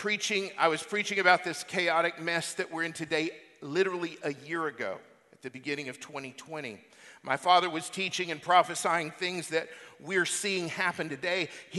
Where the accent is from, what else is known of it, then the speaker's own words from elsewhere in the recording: United States; And as an American, that actually saddens me even to say.